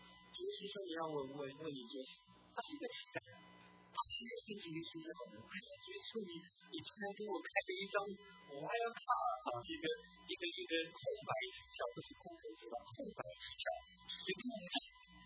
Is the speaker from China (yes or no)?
no; Taiwan; 我从台湾来的都知道考古场是老祖宗聚会的地方啊